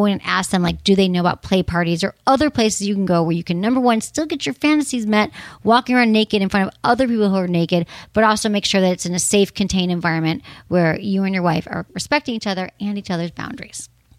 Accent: Michigan, United States; moved away; However, I am from the Midwest, and I remember moving to California 25 years ago

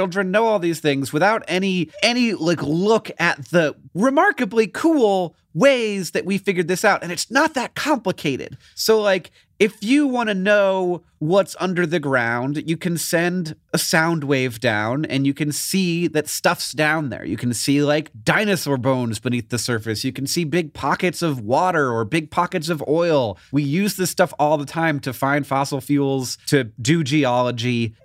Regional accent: Orlando, Florida, United States; But like, so I grew up in Orlando

